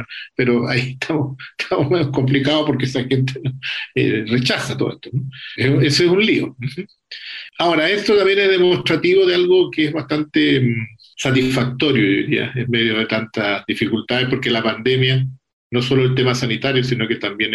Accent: Chile; Orgullo como chileno.

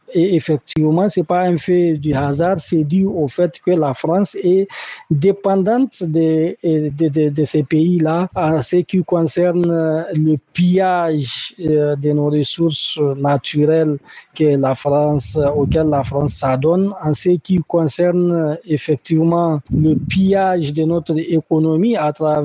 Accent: Niger; Nous n'avons pas besoin de la présence militaire française chez nous au Niger

